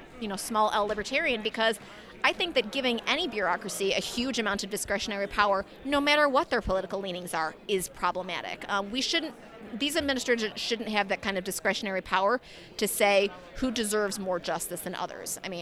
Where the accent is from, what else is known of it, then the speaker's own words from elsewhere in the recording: United States; I grew up in America and I thought that America was a free speech zone.